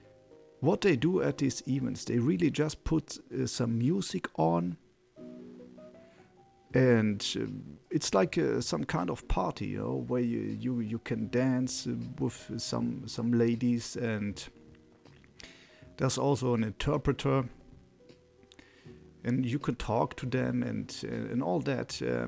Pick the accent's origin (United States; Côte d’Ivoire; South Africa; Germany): Germany; English is a second language; English is not my main language. I'm originally from Germany, married with a Colombian wife since 2011